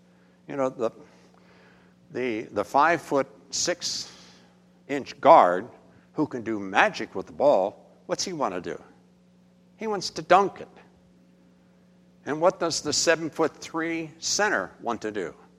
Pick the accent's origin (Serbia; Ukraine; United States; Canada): United States; West Virginia; I grew up in West Virginia. You all know that.